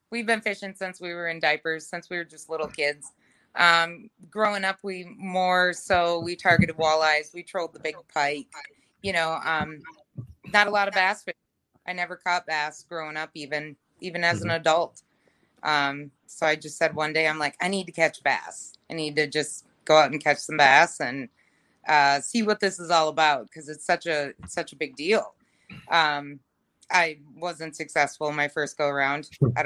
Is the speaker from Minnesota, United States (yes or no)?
yes; Ogilvie, Minnesota, United States; Yep. I grew up in Ogilvie, Minnesota. So okay. I don't know if you know where that is.